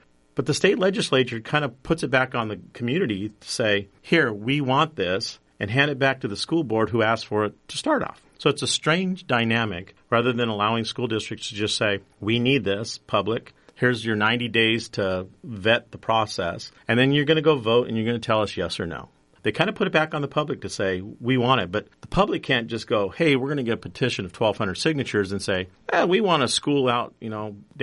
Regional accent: Colorado, United States; I did too. I was in Colorado and I always thought, you know, this is kind of interesting that the school has other schools.

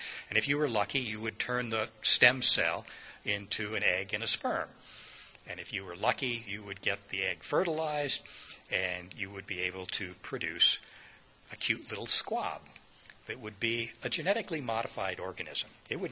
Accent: Ohio, United States; When I was growing up in Ohio, the blue pike, which was a native fish in Lake Erie, it was the premier commercial fishery.

